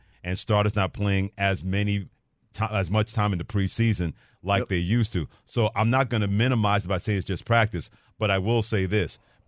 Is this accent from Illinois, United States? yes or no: no; New York, United States; Dan, in my hometown of New York, Dan